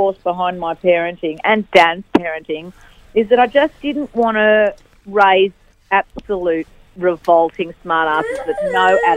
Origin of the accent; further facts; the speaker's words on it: Gosford, New South Wales, Australia; Like, I keep a particularly Gosford life. I grew up in Gosford.